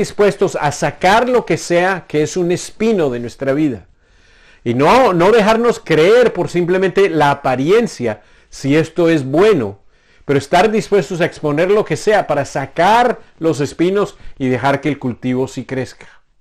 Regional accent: Bogotá, Colombia; born there; mis primos, los provincianos, llaman a los bogotanos, que es de donde yo nací, cachacos.

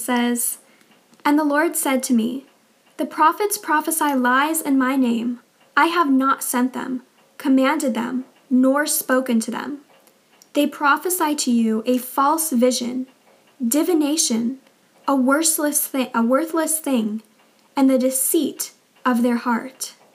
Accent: United States; He lived in the 1800s, and I'm from America, and America is still a country today.

